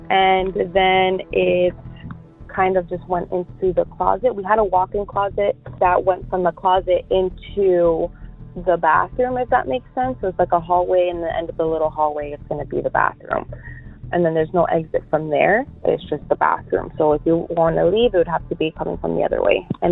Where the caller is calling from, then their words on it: Miami, Florida, United States; I'm calling from Miami, Florida.